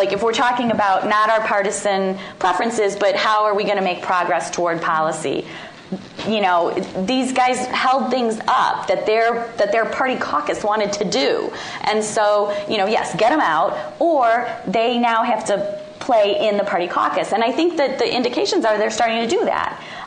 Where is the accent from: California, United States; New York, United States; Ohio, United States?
Ohio, United States; I'm from Ohio, and I've known him for a long time.